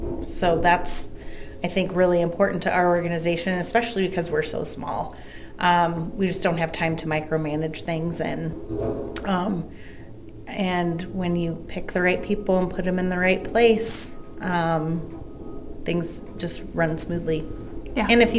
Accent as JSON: {"language": "English", "town": "Marion", "country": "United States", "tie": "born or raised there", "said": "I was born and raised in Marion, so the community really means a lot to me."}